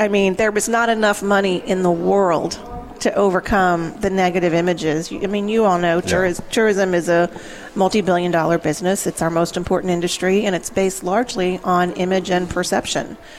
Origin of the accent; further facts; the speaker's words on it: Louisiana, United States; I was living and working in Dallas, and my family was here. I grew up in St. Bernard Parish, and they had evacuated, so I knew they were safe.